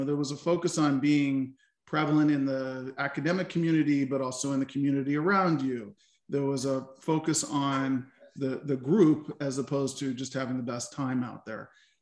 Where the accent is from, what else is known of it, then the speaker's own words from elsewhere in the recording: California, United States; I grew up in Southern California. I was the only person from my high school that went to Santa Clara.